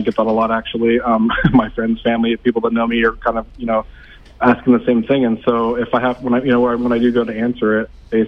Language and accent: English; Chico, California, United States; So I'm a Chico native. You're born and raised in Chico. I've been here my whole life.